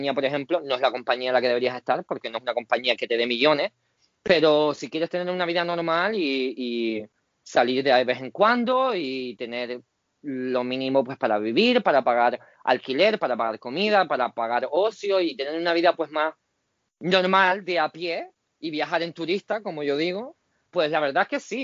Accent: Canary Islands, Spain; soy canario y estoy orgulloso de ser canario y lo seré toda mi vida.

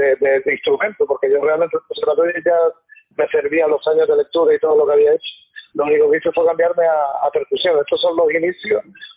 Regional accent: Canary Islands, Spain; Nosotros somos todos de Gran Canaria

